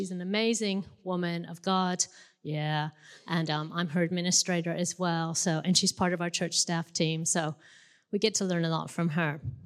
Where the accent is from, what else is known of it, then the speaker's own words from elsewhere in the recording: United States; Now, as I'm American, so I do say last and past and bath.